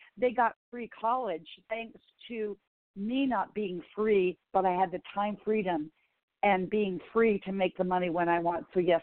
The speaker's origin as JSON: {"language": "English", "town": "Laurel", "region": "Montana", "country": "United States", "tie": "born or raised there", "moved": "as an adult", "said": "born and raised in Montana with one traffic light. When I left at age 18 to seek my fame, my purpose as a classically trained vocal musician and pianist. Well, did I know that there would be no traffic lights in Laurel, Montana ever again?"}